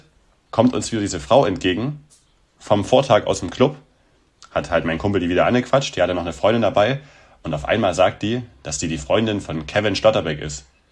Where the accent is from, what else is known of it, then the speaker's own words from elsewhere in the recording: Chemnitz, Saxony, Germany; wir kommen aus Chemnitz